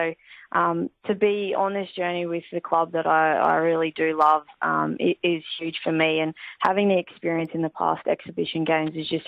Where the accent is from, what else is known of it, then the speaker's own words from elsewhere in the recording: Queensland, Australia; I grew up in Queensland